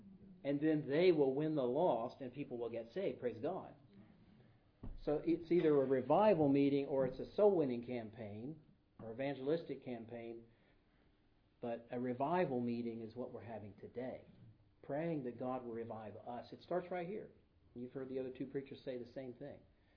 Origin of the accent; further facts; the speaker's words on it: United States; You know, I know when I grew up in America, it's like, we're going to have a revival meeting.